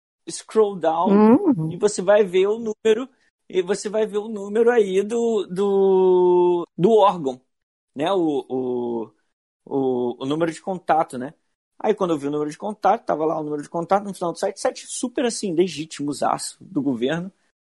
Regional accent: Brazil; Porque eu sou esperto, sou brasileiro.

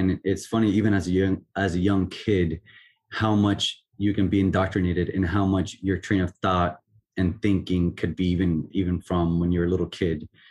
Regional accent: Puerto Rico; So I come from a very traditional Puerto Rican home, born and raised in Puerto Rico.

